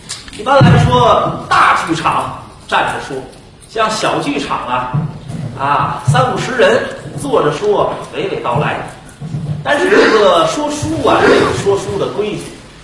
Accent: Tianjin, China; 我是天津人啊，我是从来不去那儿吃饭啊

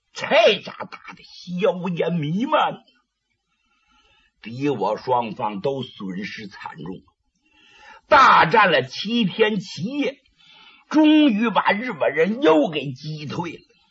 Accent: Northeast China, China; 我小的时候就在伪满洲国呀

